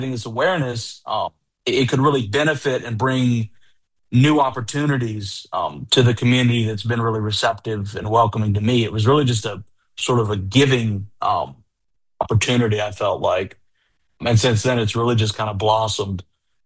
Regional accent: United States; moved away as an adult; now in Canada; I'm been in Canada since 2021. I'm from the States. I did my bachelor's, master's there.

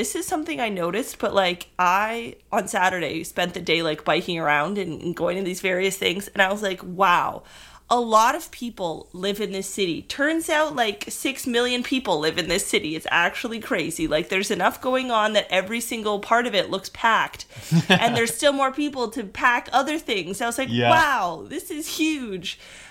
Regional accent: Toronto, Ontario, Canada; where I grew up in Toronto.

